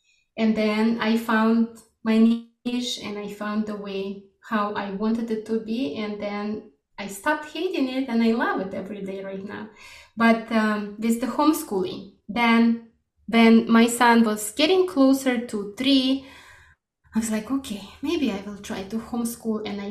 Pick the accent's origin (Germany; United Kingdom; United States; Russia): Russia; born there; English is a second language; since I was born in Russia